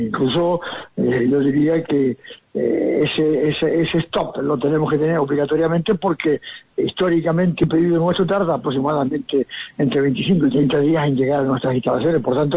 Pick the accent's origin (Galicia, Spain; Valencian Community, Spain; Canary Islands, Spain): Canary Islands, Spain; nosotros como canarios